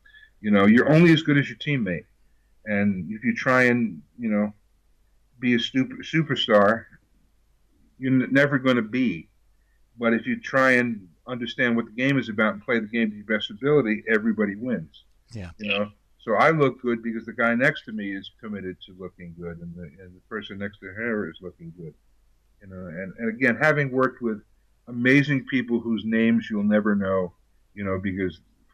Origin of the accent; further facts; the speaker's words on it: New York, United States; That was the turning point of my life. Is growing up in New York, there were heavy, you know, comedians.